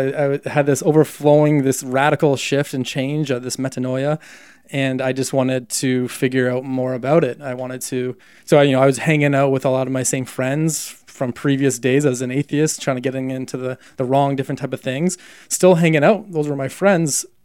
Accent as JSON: {"language": "English", "country": "Canada", "said": "And keep in mind, as a Canadian, it was a big ask."}